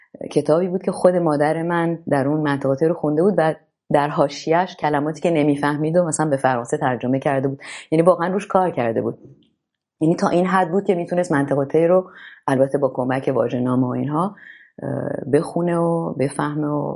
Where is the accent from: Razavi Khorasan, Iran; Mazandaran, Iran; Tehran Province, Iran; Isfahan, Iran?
Tehran Province, Iran; Tehran; با اینکه مادرم فرانسوی هستن، میتونم بگم که زبان مادریم فارسیه، برای اینکه در تهران تولد شدم